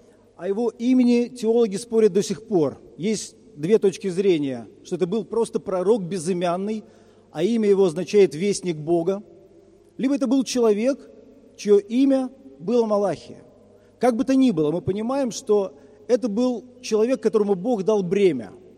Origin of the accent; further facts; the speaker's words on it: Moldova; я родом из Молдовы.